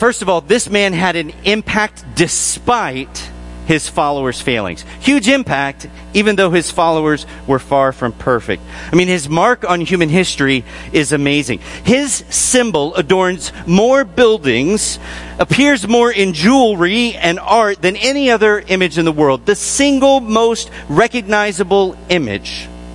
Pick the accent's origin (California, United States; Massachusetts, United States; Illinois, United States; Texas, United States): Illinois, United States; now in Wisconsin; I grew up in Illinois and now live in Wisconsin.